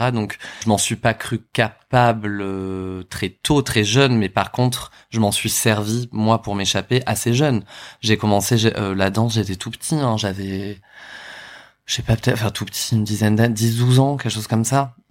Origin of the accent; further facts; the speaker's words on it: Bordeaux, Nouvelle-Aquitaine, France; Ouais, je viens de la banlieue de Bordeaux.